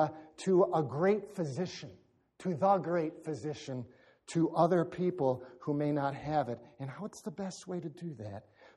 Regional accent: United States; born there; I wasn't born in inner city Camden. My mother wasn't a crack addict. I was born in America, not in Afghanistan.

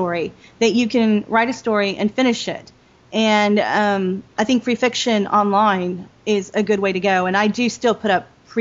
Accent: Texas, United States; But at the same time, I have to say, I'm from Texas. And learning to hold a gun and shoot a gun is not uncommon here.

